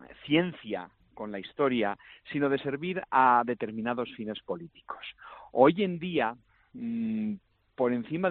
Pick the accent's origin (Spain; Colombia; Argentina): Spain; la herencia de la que somos herederos como españoles